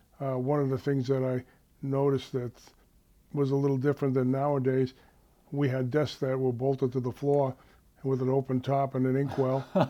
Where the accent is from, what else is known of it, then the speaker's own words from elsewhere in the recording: Webster, United States; Well, it was rather interesting times, like 40s, early 50s. We grew up with family, we were fairly poor.